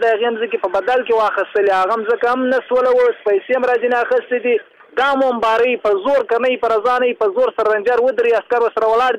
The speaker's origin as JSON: {"language": "Pashto", "town": "Muqur", "region": "Badghis", "country": "Afghanistan", "said": "زه خپل د بادغیس ولایت د مقر د ولسوالۍ یم"}